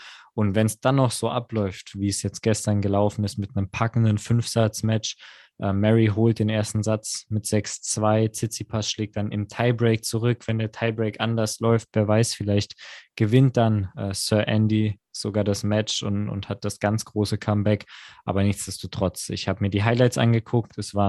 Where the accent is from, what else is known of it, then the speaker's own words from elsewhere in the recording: Mannheim, Baden-Württemberg, Germany; Und da werden wir als Mannheimer natürlich besonders die Daumen drücken.